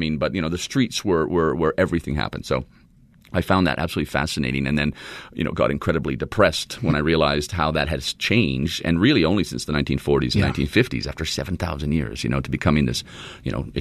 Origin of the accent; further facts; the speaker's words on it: Alberta, Canada; growing up in Alberta, in Canada, you know, in a big stupid North American city with a donut center, which is deserted at night, and living in it was a pretty cool suburb, but it was a typical American suburb, North American suburb.